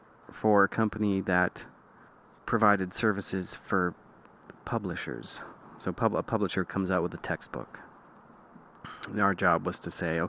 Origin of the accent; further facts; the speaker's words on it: Plymouth, Massachusetts, United States; born there; also born or lived in Colorado / New York; now in California, United States; I was born in Plymouth, Massachusetts. And then I lived in Colorado. And then back in Massachusetts. And then in New York State for college. Then back to Massachusetts, and now here in California.